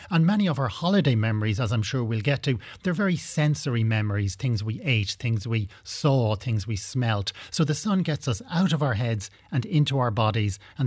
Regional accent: Galway, Connacht, Ireland; So as a child, I grew up in Galway City.

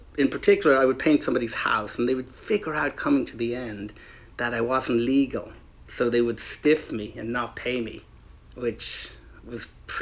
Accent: Ireland; moved away as an adult; I decided I was going to go off to work in England. So being Irish there was actually really bad at the time.

